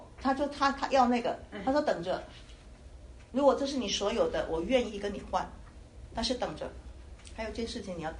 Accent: China; 我们是中国人，我们是东方人哈

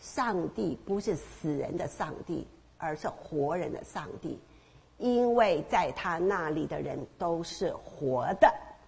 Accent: Taipei, Taiwan; 我的老家是台湾台北市哈

